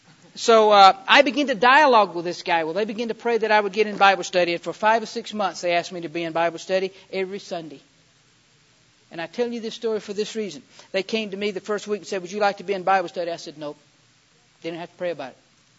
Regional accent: the South, United States; accent: Southern; And I'm sorry, I'm from the South, and if you couldn't tell that, I've lost all of my accent.

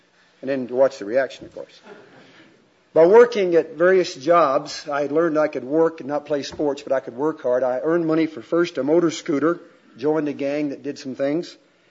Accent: Fort Worth, Texas, United States; modest or low-income home on the outskirts of Fort Worth, Texas. You saw downstairs Fort Worth. That's my hometown.

